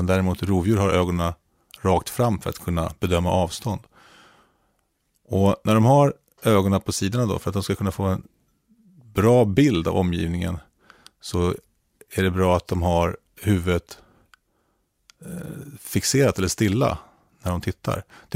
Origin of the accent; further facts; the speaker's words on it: Stockholm, Stockholm County, Sweden; jag är uppväxt i Stockholm.